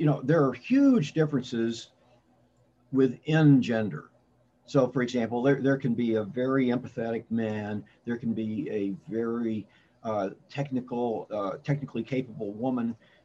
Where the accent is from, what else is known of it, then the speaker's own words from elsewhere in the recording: Indiana, United States; So I grew up in Indiana, live in the D.C. area now, and halfway between those is Pittsburgh.